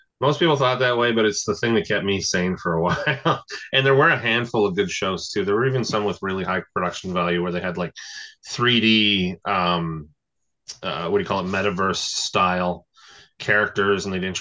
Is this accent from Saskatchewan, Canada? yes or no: no; Toronto, Ontario, Canada; now in Mississauga, Canada; I've been doing comedy for about 6.5 years, almost 7. I'm from Toronto. I live in Mississauga now